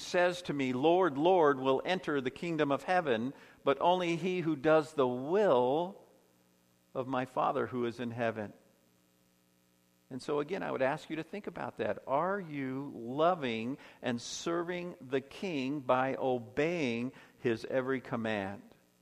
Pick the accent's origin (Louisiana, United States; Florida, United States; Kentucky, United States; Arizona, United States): Arizona, United States; Tucson; born there; I have to accept my parents' word that I was born here in Tucson